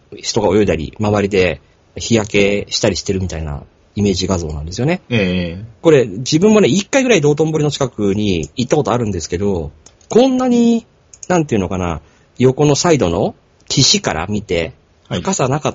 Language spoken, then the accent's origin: Japanese; Shizuoka, Japan; 私は静岡なんですけども